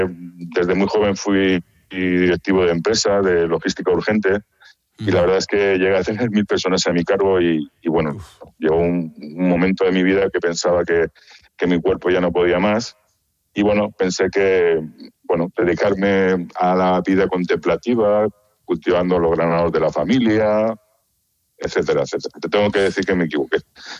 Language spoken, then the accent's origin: Spanish; Elche, Valencian Community, Spain; Yo soy de Elche, la granada está en nuestro entorno.